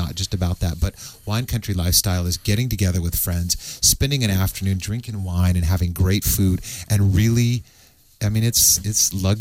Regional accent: Healdsburg, California, United States; I grew up in Healdsburg, and I've never seen that. You know, growing up here obviously was a very different time, although I'm not that old.

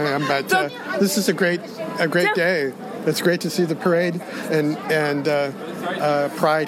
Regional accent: California, United States; Well, I grew up in Sonoma County, and in the late 70s, there wasn't any kind of, it was still the bars.

